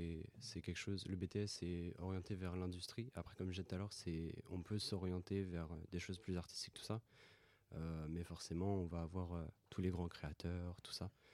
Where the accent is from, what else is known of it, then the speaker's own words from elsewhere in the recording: Pays de la Loire, France; now in Bourges, France; j'ai 19 ans et donc je fais mes études au lycée Jacques Coeur à Bourges. Je ne viens pas du tout de Bourges, je viens de la Mayenne. Et avec Parcoursup, je suis venu à Bourges.